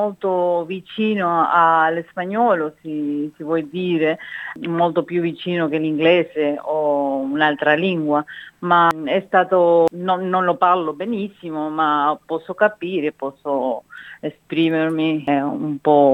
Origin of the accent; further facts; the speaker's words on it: Uruguay; Italian is a second language; now in Italy; io sono cresciuta in Uruguay, mi ho formato come pittrice in Uruguay